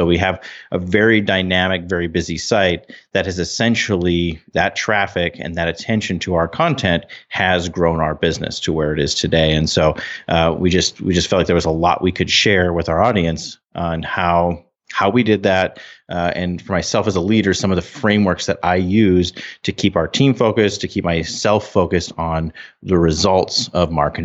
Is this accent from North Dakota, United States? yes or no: yes; North Dakota, United States; We're a small state. We're from North Dakota.